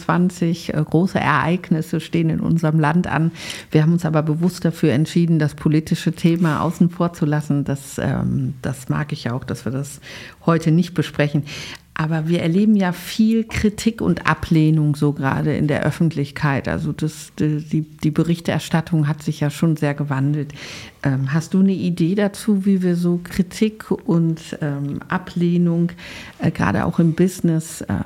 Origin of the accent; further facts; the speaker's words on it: Rhineland, Germany; Ich muss das ansprechen als Rheinländerin.